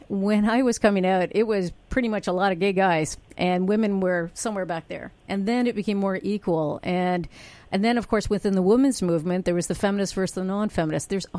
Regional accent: Ottawa, Ontario, Canada; also born or lived in Toronto; I'm born and raised in Ottawa, but I went to Toronto for 27 years and stayed for a bit. I just came back here 3 years ago.

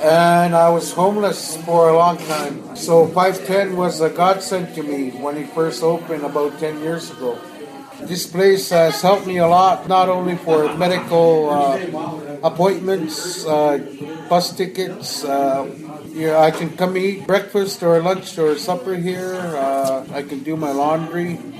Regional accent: Cape Dorset, Nunavut, Canada; now in Ottawa, Canada; I'm originally from Cape Dorset. I had to move to Ottawa because the Nunavut government sent our people here for medical specialists or a specialty like hemodialysis, which is what I require.

